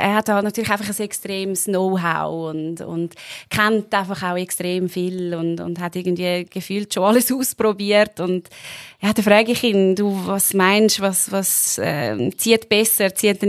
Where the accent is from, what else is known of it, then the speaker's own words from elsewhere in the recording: Richterswil, Zurich, Switzerland; in Richterswil, an dem Ort, wo ich aufgewachsen bin, an dem Ort, wo ich lebe